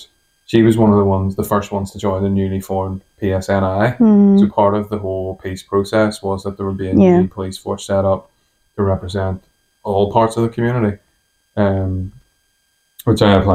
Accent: Ireland; But the older I've got, the like, if somebody asks me, I'll tell them I'm Irish.

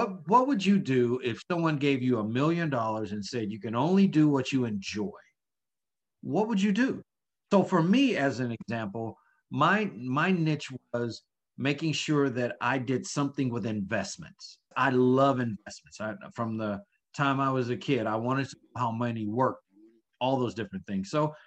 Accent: the South, United States; I'm from the South, so I say niches

